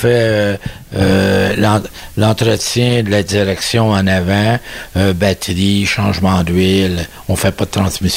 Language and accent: French; Montreal, Quebec, Canada; Saint-Côme, originaire de Montréal.